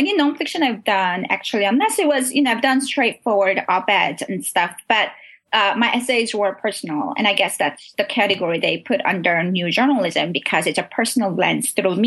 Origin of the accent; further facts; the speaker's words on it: South Korea; because I am born and raised in South Korea, my family was separated by the war.